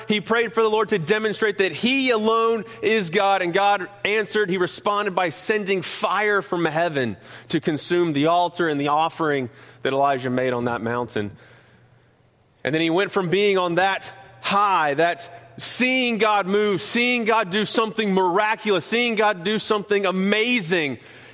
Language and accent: English; North Carolina, United States; accent: North Carolina; I'm going to enunciate as much as my North Carolina accent will allow me to enunciate here.